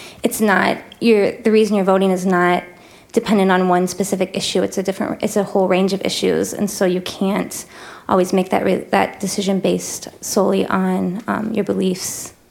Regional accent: Minneapolis, Minnesota, United States; I'm from Minneapolis.

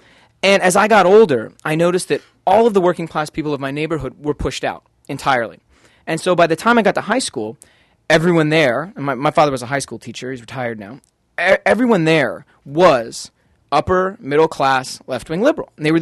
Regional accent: Canada; I mean, I'm Canadian.

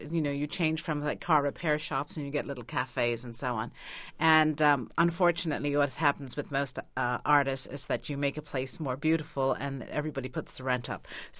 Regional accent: Guyana; now in United States; when I was a young girl, I came from Guyana originally, had the accent still, and I had my first American boyfriend

